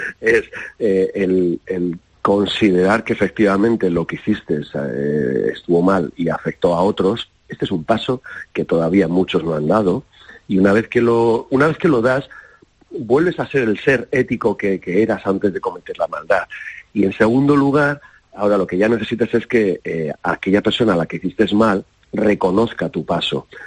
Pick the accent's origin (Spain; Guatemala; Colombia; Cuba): Spain; Basque Country; no solo lo digo como vasco, sino como tipo que ha tenido otras experiencias en otros lugares